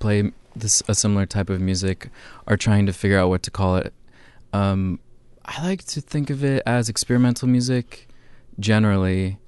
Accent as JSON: {"language": "English", "region": "Iowa", "country": "United States", "tie": "born or raised there", "lives_now": "Portland, United States", "said": "I grew up in the Midwest in the northwestern Iowa."}